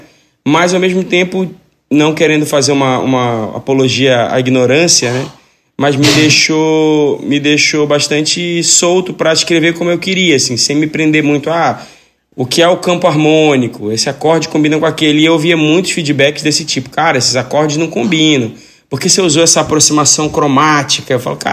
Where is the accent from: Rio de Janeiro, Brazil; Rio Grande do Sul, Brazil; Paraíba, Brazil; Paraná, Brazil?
Paraíba, Brazil; João Pessoa; born there; eu nasci na Paraíba, nasci em João Pessoa. Fiquei pouco tempo na Paraíba, né? Não tenho memórias de João Pessoa